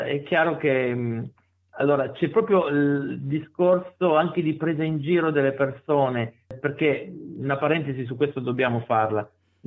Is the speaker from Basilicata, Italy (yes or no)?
no; Turin, Piedmont, Italy; perché comunque era in Piemonte, io sono di Torino.